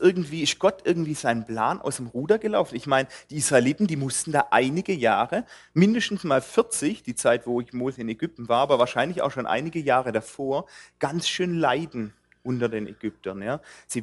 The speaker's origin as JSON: {"language": "German", "country": "Germany", "said": "Und ich glaube, wir als Deutsche, wir wissen das auch, was passiert, wenn man Gottes Volk antastet."}